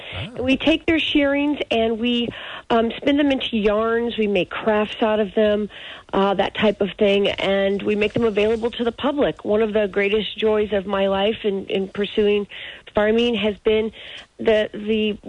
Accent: Mount Vernon, Virginia, United States; I grew up in Mount Vernon. I grew up on what we were told growing up was a part of George Washington's vast farmland, in particular his big farms.

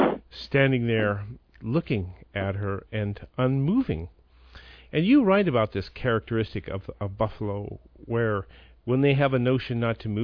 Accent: Montana, United States; I hearkened back to some of my Montana boy adventures growing up in Montana

